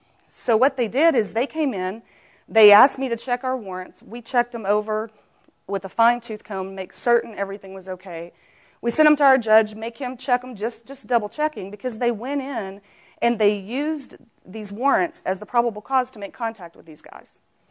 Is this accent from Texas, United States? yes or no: yes; Texas, United States; I'm from West Texas, and everybody talks like this.